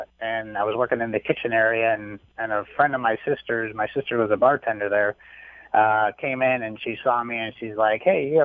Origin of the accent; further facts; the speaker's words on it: Saratoga Springs, New York, United States; I grew up in Saratoga Springs, New York, so the racetrack was a mile and a half, 2 miles from my house.